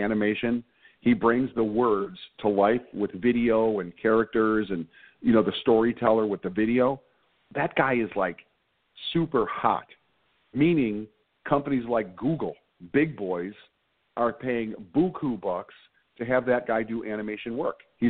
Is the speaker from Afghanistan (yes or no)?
no; Chicago, Illinois, United States; I'm from Chicago. I'm from the Southwest